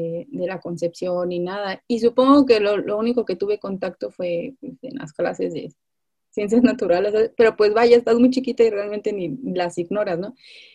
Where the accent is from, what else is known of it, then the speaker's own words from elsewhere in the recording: Tijuana, Baja California, Mexico; now in Mexico City, Mexico; soy de Tijuana, me vine a vivir hace como 10 años a la Ciudad de México